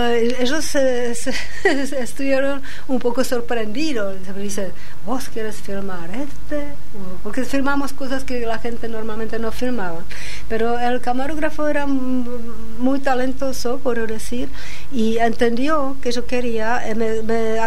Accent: Prague, Czechia; Spanish is a second language; porque yo tengo acento en mi español y la gente te dice inmediatamente, ¿dónde sos vos? Cuando yo digo, yo soy de Praga

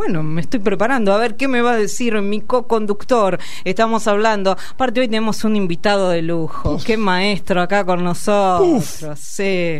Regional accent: Argentina; En definitiva, somos argentinos y argentinas.

